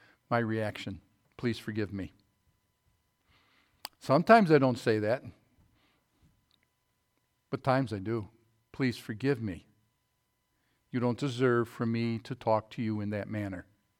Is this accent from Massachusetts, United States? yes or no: yes; Massachusetts, United States; I had been using a snorkel and a face mask a long time as a kid growing up in the Fairhaven Bay and stuff.